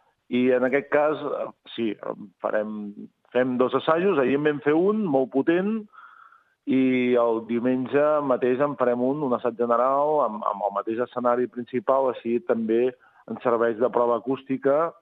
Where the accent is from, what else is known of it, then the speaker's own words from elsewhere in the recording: Sabadell, Catalonia, Spain; jo sóc d'aquí Sabadell